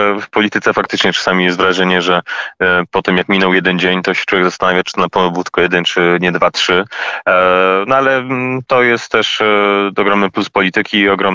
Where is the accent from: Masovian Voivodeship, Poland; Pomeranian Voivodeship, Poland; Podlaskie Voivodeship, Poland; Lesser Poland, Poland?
Pomeranian Voivodeship, Poland; Słupsk; Ja jestem Słupszaninem, pochodzę ze Słupska, prawnikiem z wykształcenia